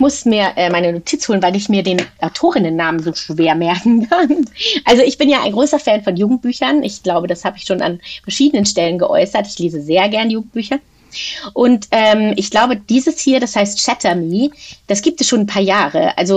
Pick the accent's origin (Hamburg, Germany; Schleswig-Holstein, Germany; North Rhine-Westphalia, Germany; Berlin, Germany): North Rhine-Westphalia, Germany; ich bin ja aus Nordrhein-Westfalen.